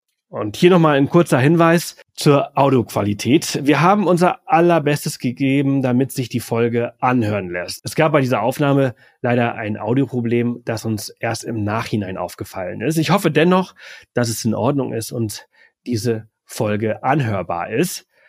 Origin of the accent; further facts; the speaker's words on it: Pollença, Balearic Islands, Spain; bis in den Norden, meine Heimatstadt, Pollença.